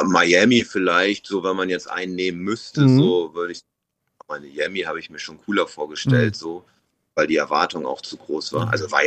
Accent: Germany; manchmal schäme ich mich dann irgendwie als Deutscher da so zu sitzen

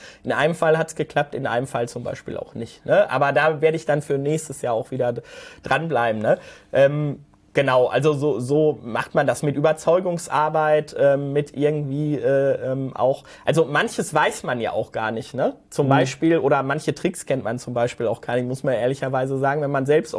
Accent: North Rhine-Westphalia, Germany; also grundsätzlich kommen wir aus dem Ruhrgebiet, das ist natürlich eine Bergbauregion

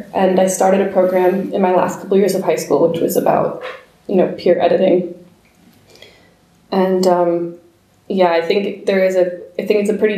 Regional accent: New Jersey, United States; So then I went back to New York. I'm from New Jersey, so I kind of went back home

